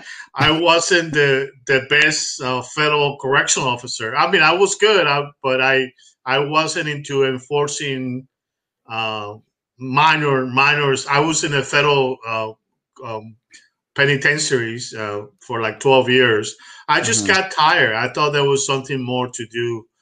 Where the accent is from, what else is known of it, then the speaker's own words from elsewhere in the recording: Puerto Rico; English is a second language; also born or lived in Cuba; Well, I'm Cuban. I was born in Cuba, and I grew up in Puerto Rico. I really learned English when I was 18 years old.